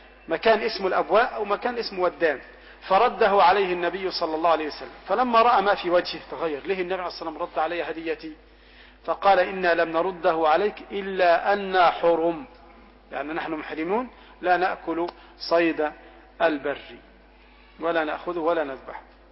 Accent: Egypt; عندنا في مصر مثلا النقاب اثنين

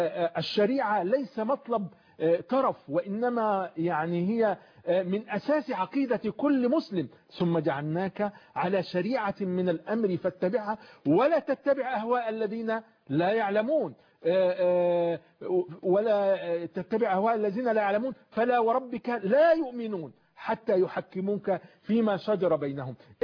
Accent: Egypt; احنا دلوقتي يجب علينا كمصريين

